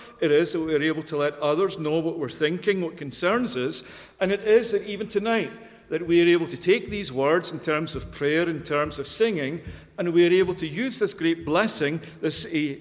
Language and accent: English; Scotland, United Kingdom; me being a Scotsman and thinking that proper football is the best game in the world